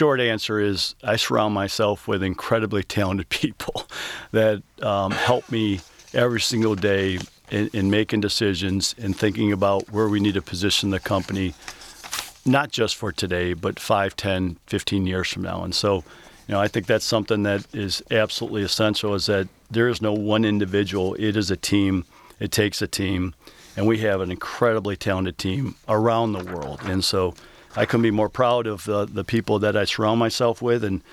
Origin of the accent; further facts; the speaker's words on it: Flint, Michigan, United States; my culture, my beliefs, since growing up in Flint to really working at Lear.